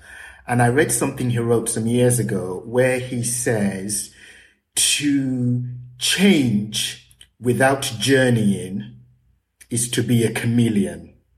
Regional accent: Hammersmith, London, United Kingdom; born there; So I grew up in two distinct places. I was born in the UK, mm-hmm. in Hammersmith. My parents are from Nigeria.

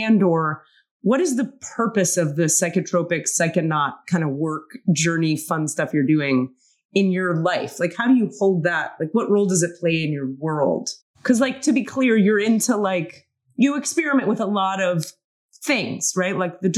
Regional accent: Miami, Florida, United States; I'm from Miami and he's from this very close to Miami place. And we're both in fucking the Bay Area, and then we're both in Mumbai.

